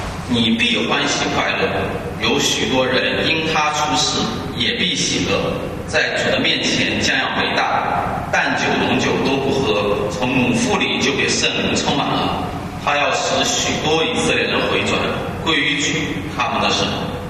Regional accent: China; 可能对于我们中国人来说有一点点不太容易理解

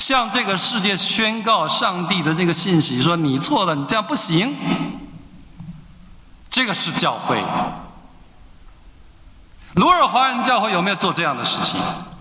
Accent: Taiwan; 我来自台湾，我观察台湾的教会都是这样，不管是主流的 我们所谓的国语教会，或者是当年反对国民党政权的长老教会，都是一样。

